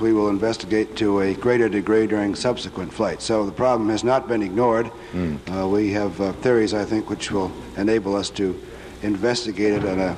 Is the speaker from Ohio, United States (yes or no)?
yes; Ohio, United States; I was born and reared in Ohio.